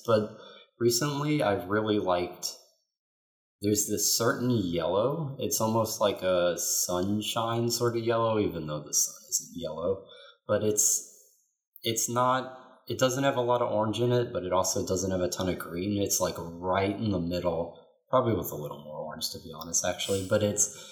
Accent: Kentucky, United States; So I thought about this question because I am from Kentucky.

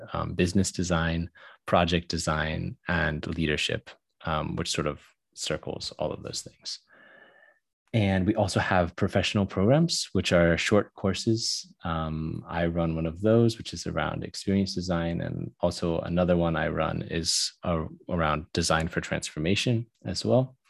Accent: United States; now in Denmark; I am originally from the States and I've lived in Denmark for 10 years.

